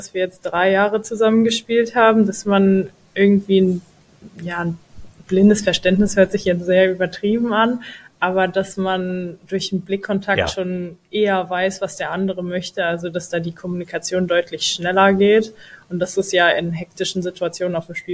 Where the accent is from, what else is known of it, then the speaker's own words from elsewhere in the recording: Langenselbold, Hesse, Germany; Also ich komme ursprünglich wirklich aus Langselbold, aber das ist in der Nähe von Gelnhausen.